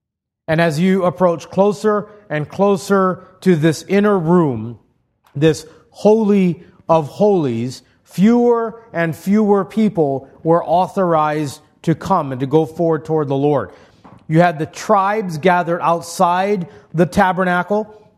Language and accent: English; Hawaii, United States; Growing up in Hawaii, my reference for royalty is not England, but the Hawaiian monarchs and the ali'i and their barbarous kapu system.